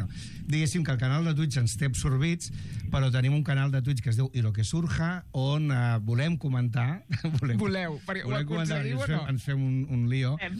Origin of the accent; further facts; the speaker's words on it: Barcelona, Catalonia, Spain; Jo, a més, soc de Nou Barris i... encara hi havia bastanta heroïna, molta heroïna, als barris.